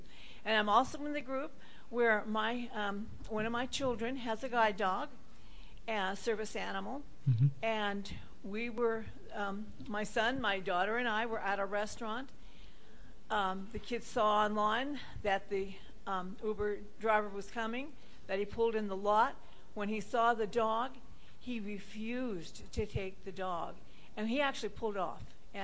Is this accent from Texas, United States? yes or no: no; Concord, California, United States; I'm from the Bay Area in Concord. Consequently, I'm in an area where it's pretty affluent